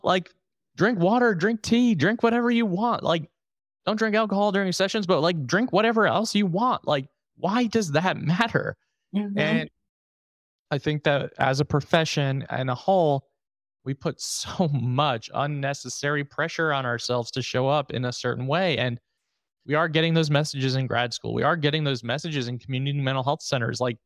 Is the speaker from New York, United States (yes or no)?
yes; New York, United States; I'm going to just post how I actually speak. I'm from New York. I curse a lot.